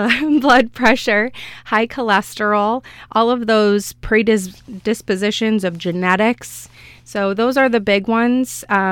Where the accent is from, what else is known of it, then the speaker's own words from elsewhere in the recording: Wayland, United States; I was born and raised in Wayland, so a small little town south of here.